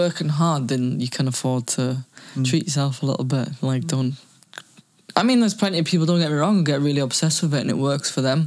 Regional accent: England, United Kingdom; now in Spain; I mean, obviously, I love playing for England and I'm English, but I can't lie, it's nice to live in Spain.

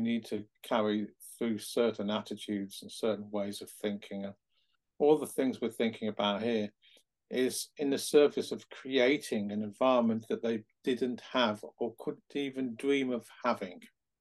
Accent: Brecon, Wales, United Kingdom; born there; Well, I was born in Wales. I was born in Brecon.

